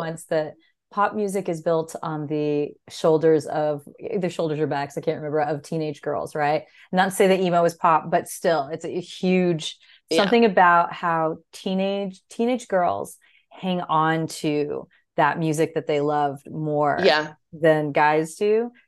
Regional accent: San Diego, California, United States; I'm originally from San Diego, and that Pizza Port is like just where I used to get pizza at the beach when I was a kid.

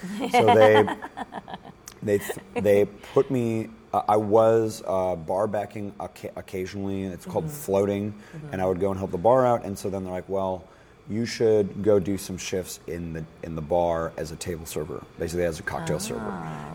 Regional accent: Minneapolis, Minnesota, United States; But my mom lives in Minneapolis. I grew up in Minneapolis.

